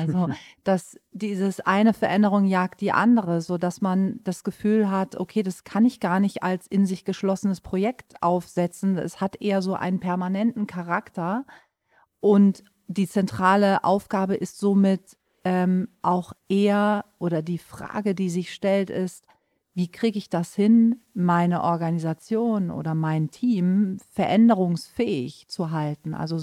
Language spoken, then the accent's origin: German; Hamburg, Germany; Ich komme aus Hamburg